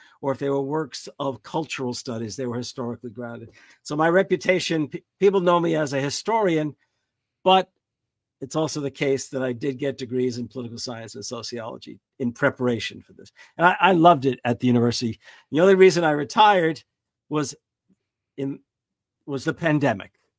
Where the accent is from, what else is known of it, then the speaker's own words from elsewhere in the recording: New Jersey, United States; moved away as an adult; now in Wisconsin, United States; I've been here in Wisconsin for, must be 45 years now. I grew up in the New York City area, mostly on the Jersey side of the Hudson River.